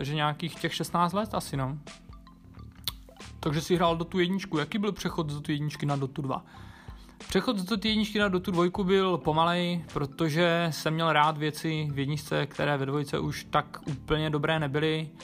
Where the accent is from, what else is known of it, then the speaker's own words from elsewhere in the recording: Ostrava, Moravian-Silesian Region, Czechia; to už asi víte. Pocházím z Ostravy a je mi 27 let.